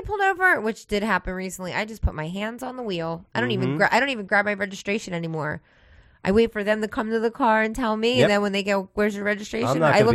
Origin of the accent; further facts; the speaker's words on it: Baltimore, Maryland, United States; I grew up in Baltimore.